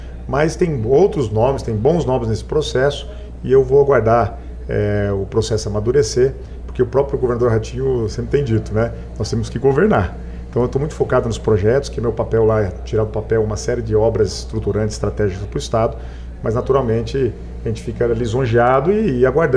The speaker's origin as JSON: {"language": "Portuguese", "town": "Pato Branco", "region": "Paraná", "country": "Brazil", "tie": "born or raised there", "also_born_or_lived": "Maringá", "said": "eu sou nascido em Maringá, fui criado em Pato Branco, sou um menino aqui no interior."}